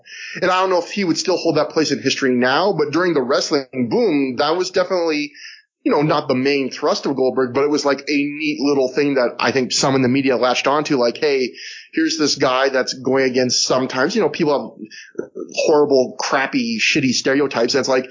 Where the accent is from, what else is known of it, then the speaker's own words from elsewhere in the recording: Canada; I remember as a kid growing up, I had a lot of, even though I love Canada, like I had a lot of, as a Canadian group, I had a lot of Canadian shame